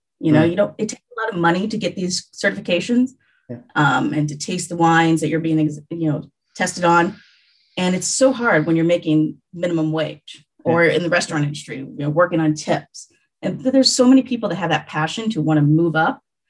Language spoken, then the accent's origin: English; Missouri, United States; I grew up in the Midwest of the U.S. in Missouri.